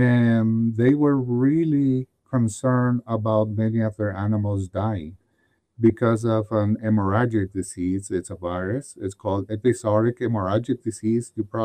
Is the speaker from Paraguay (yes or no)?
yes; Paraguay; now in United States; Yes, I grew up in Paraguay. I am from Paraguay, yeah.